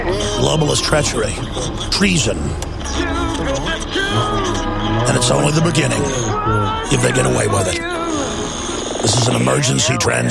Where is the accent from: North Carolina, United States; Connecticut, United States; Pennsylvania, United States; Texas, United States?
Texas, United States; Dallas; And I grew up in Dallas, and the few times I'd gotten mugged or whatever, I'd get a chill right before it happened.